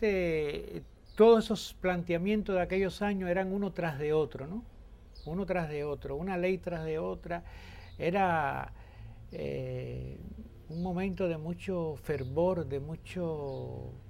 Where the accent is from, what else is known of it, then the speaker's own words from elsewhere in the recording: Havana, Cuba; yo no había salido de La Habana. Yo nací y me crié en La Habana Vieja, pero yo no sabía, yo no había salido muy mucho de ahí.